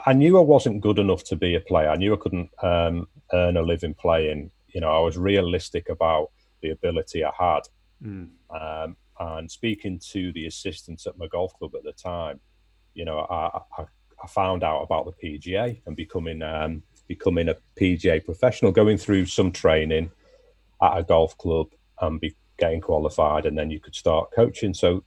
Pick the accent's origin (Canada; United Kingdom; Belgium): United Kingdom; Liverpool, North West England; there was a couple of older lads who lived in my street back at home growing up in Liverpool.